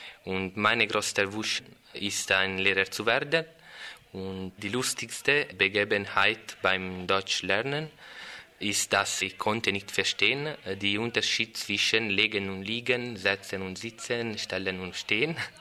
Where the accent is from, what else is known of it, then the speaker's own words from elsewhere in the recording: Lanciano, Abruzzo, Italy; German is a second language; ich komme aus Lanciano, ist eine kleine Stadt in Italien.